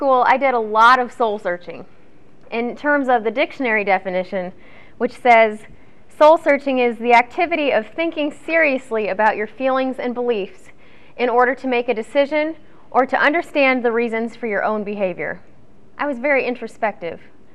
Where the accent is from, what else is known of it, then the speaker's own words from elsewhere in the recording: Michigan, United States; when I go back to my hometown in Michigan, and when I come back to Olivet, I am reminded of how much I am an extreme introvert